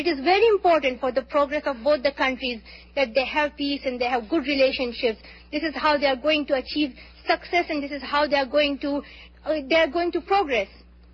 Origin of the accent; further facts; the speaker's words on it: Pakistan; as he's from India and I'm from Pakistan